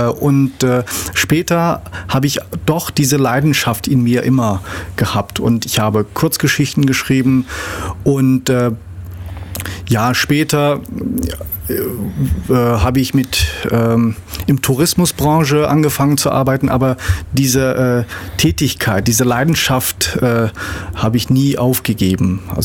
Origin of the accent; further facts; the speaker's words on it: Samarkand, Samarqand Region, Uzbekistan; German is a second language; now in Germany; ich komme zwar aus der Stadt Samarkand, aber ich wohne am Rande der Stadt und das ist etwas dörfliche Gegend.